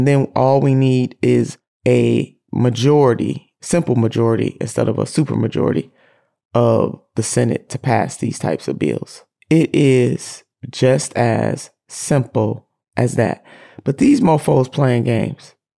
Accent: Ohio, United States; Legislature in my home state of Ohio, as soon as Roe was undone

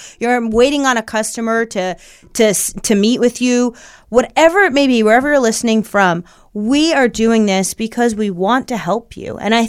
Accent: New York, United States; I'm from New York. I'm very direct.

